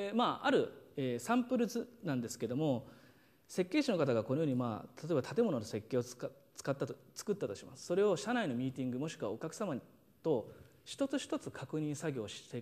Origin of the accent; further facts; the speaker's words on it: Ishikawa, Japan; ちなみに私も石川県出身なんですけども